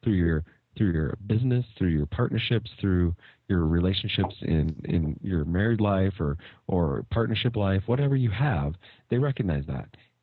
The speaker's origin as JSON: {"language": "English", "town": "Eagle", "country": "United States", "said": "So she knows I'm from Eagle. She remembers, you know, where I'm from and what I do."}